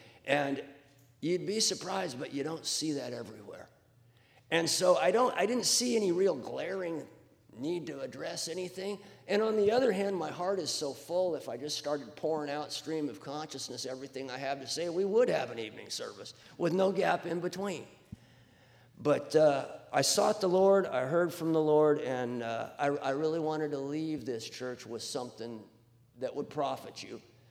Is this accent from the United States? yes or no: yes; Rocky Mountains, United States; I grew up in the Rockies.